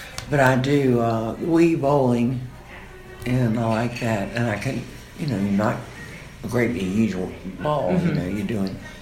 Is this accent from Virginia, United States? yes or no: yes; Reading, Virginia, United States; also born or lived in Richmond; now in Jackson, United States; I'm from Reading, Virginia. And the last 11 years before coming here, I lived in Richmond.